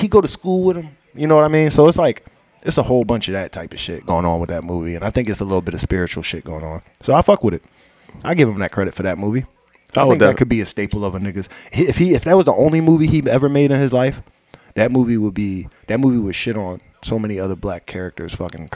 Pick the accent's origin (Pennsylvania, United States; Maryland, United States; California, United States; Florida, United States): Pennsylvania, United States; Philadelphia; if you're gonna give me water, that shit need to come with a lemon. Cause I'm from Philly, man.